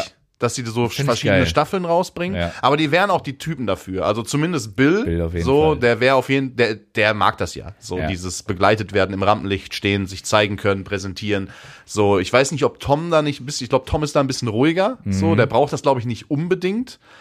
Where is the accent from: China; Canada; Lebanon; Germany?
Germany; Hattingen, North Rhine-Westphalia; born there; aus demselben Stadtteil von Hattingen, da wo ich geboren bin, Niederweningern.